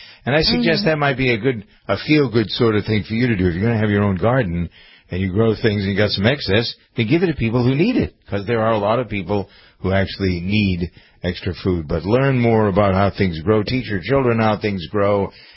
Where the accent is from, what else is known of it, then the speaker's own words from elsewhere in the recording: Framingham, Massachusetts, United States; I prepared my hometown of Framingham as a large community garden down next to the state prison